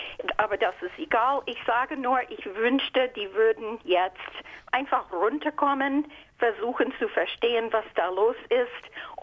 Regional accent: United States; German is a second language; now in Ratekau, Germany; ich bin Amerikanerin, ich lebe lange in Deutschland, ich wähle aber in Amerika weiterhin

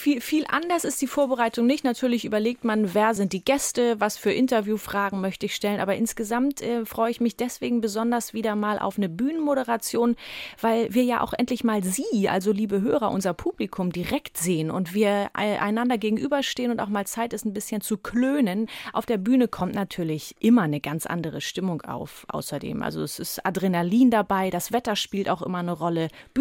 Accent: Hamburg, Germany; born there; Da kriege ich selbst als gebürtige Hamburgerin immer noch eine Gänsehaut.

